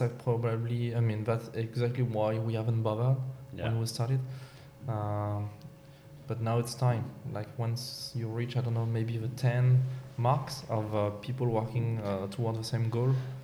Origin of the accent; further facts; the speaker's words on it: France; also born or lived in Sydney; now in Newcastle, Australia; I mean, I'm coming from France.